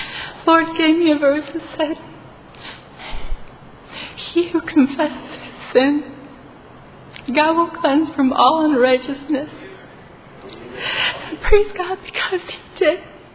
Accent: Wisconsin, United States; I'm from Wisconsin.

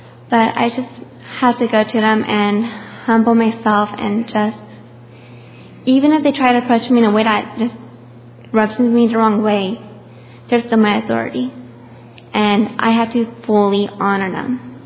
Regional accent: Sacramento, California, United States; First off, I'm from Sacramento, California.

